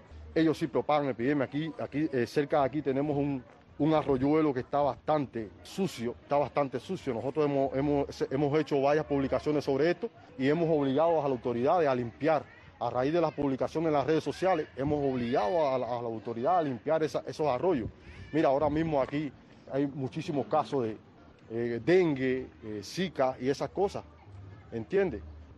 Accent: Cuba; como cubano, hijo legítimo de esta tierra que me vio nacer y me vio crecer

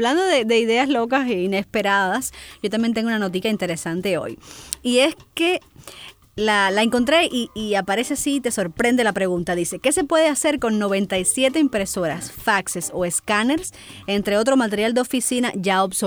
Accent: Sancti Spíritus, Cuba; Y yo soy de Santispíritus.

